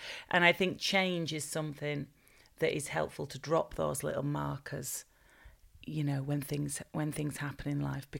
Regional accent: Bolton, North West England, United Kingdom; I was born and raised in Bolton, and then we moved out of Bolton just for a few years. So it was for the last year of primary school.

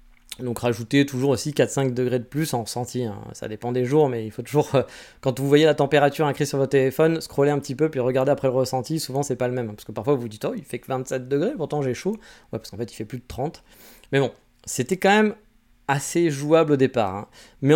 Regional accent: France; Ah, je suis français, hein

